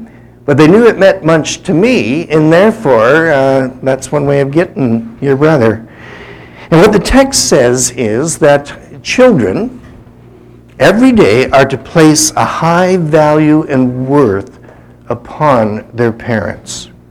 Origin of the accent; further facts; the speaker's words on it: Canada; Now this might be hard for me as a Canadian to say to you in America today